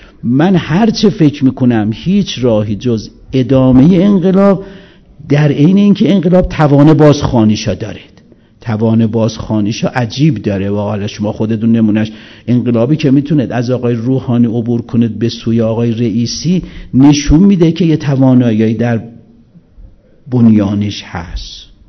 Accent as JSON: {"language": "Persian", "country": "Iran", "said": "ما شرقیم، ما ایرانیم"}